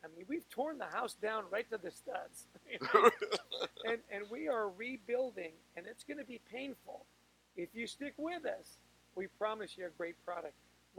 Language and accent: English; Canada; I'm Canadian.